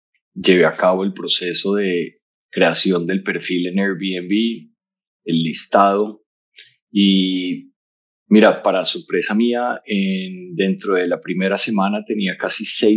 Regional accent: Colombia; un estudio en Bogotá donde estaba viviendo. Yo soy colombiano.

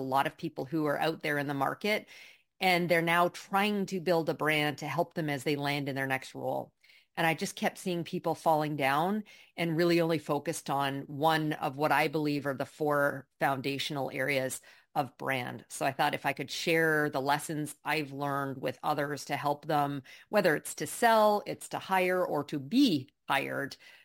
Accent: Toronto, Ontario, Canada; also born or lived in New York; now in Miami Beach, United States; I'm originally from Canada. So I've learned how to escape the snow and the cold. So I went from Toronto to New York, to one of the many New Yorkers who escaped at some point during COVID to down here in South Florida.

